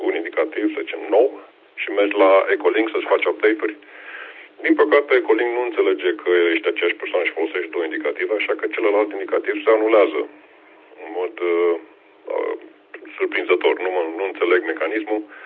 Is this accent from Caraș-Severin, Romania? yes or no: no; Timișoara, Timiș County, Romania; now in Netherlands; Rezidențialele de origine sunt din Timișoara. Acum sunt, bineînțeles, cu rezidența în Olanda, cu lucru și viața, așa, de vreo 6 ani.